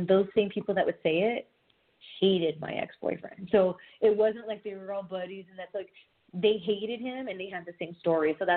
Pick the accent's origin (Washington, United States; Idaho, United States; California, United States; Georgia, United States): California, United States